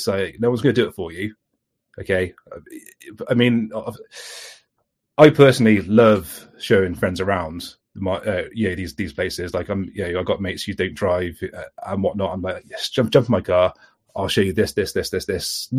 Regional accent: South West England, United Kingdom; Growing up in Somerset, I was always surrounded by, the hills, the coastline, the caves, things like, for example, Cheddar Gorge. It is a stone's throw away from me.

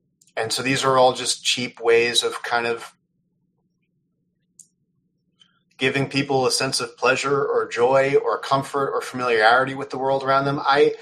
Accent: New York, United States; for someone like me growing up in New York, 9/11, there was this very cold, there was this just sudden shift in our youth

